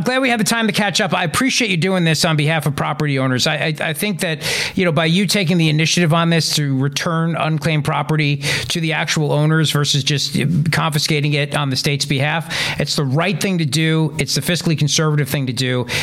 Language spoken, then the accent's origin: English; United States; It burns me as a taxpayer. It burns me as an American.